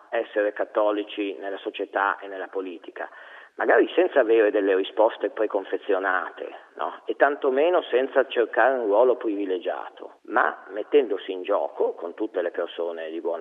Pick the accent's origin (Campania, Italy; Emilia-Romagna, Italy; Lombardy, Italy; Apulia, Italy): Lombardy, Italy; Pavia; sono di Pavia e sono ricercatore universitario